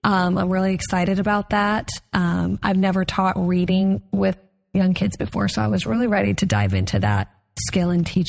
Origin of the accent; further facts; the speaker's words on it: Wyoming, United States; I'm from Wyoming, by the way, I don't think I told y'all that. That's a northern state, so we like to hike, be outside, go swimming, go boating.